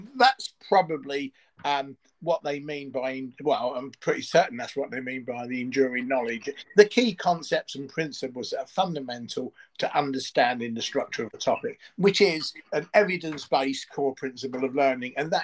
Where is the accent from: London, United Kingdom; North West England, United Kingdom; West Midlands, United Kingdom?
London, United Kingdom; East London; okay, remember I'm from East London